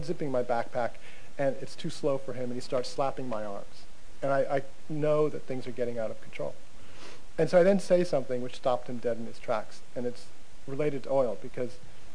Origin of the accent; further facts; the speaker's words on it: United States; don't touch me, I'm an American